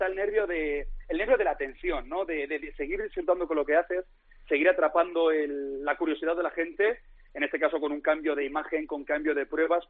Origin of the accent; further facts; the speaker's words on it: Móstoles, Community of Madrid, Spain; mi madre es linense, mi madre es de La Línea. Mi padre es madrileño, yo nací en Madrid, pero a los pocos minutos me fui a Móstoles y me siento, bueno